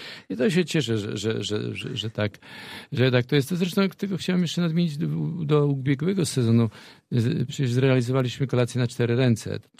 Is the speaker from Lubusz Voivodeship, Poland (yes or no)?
yes; Gorzów Wielkopolski, Lubusz Voivodeship, Poland; Jesteśmy stąd. To pojawią się wspaniali aktorzy, wspaniali artyści, muzycy z Gorzowa.